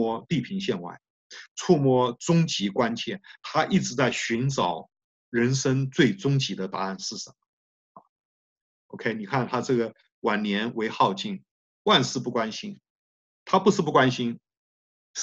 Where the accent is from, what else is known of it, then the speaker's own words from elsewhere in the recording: Taiwan; 我在台湾出生长大